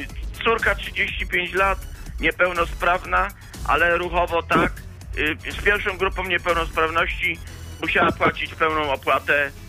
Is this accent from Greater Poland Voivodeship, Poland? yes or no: yes; Ostrzeszów, Greater Poland Voivodeship, Poland; ja z Ostrzeszowa, pan Krzysiu mnie dobrze zna, bo ja reprezentuję barwy Wiktorii Ostrzeszu.